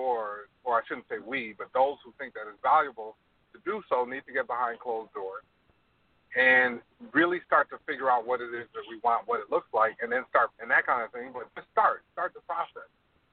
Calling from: Toronto, Ontario, Canada

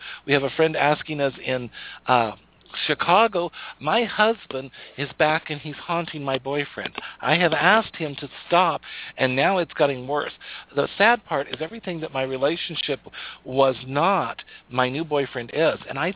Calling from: Canada; I am from Canada, and I was very excited to find out you have a show.

